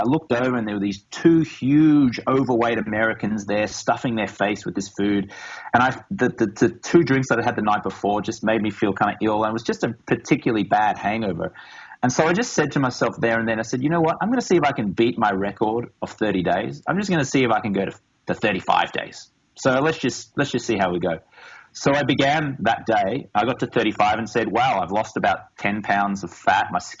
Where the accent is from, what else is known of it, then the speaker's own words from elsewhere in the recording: Australia; And I'm from Australia and there's a very heavy drinking culture in Australia.